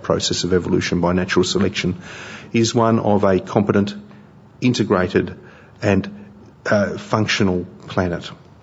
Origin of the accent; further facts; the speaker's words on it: Australia; And I do wash even though I'm an Aussie